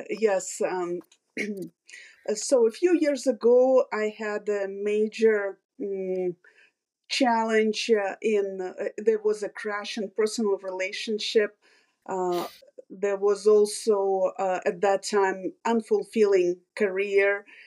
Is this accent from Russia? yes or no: yes; Russia; moved away as an adult; now in Des Moines, United States; Originally, I'm from Russia. I moved to this country 24 years ago, and currently I reside in Des Moines, Iowa.